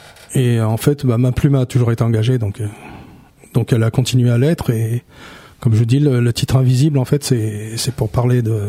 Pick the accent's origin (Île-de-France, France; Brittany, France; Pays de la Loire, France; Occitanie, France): Île-de-France, France; Gonesse; je suis originaire de Gonesse et j'ai été un des premiers à commencer à rapper.